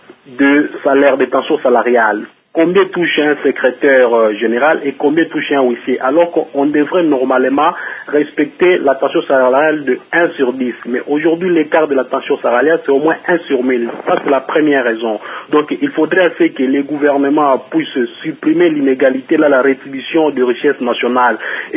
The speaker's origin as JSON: {"language": "French", "town": "Uvira", "region": "South Kivu", "country": "DR Congo", "said": "notamment ici chez nous à Ouvira"}